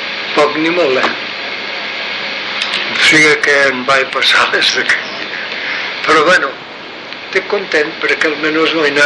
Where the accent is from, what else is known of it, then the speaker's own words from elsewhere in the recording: Rivert, Catalonia, Spain; que és català? Dic, sí. D'on és? Dic, de Rivert.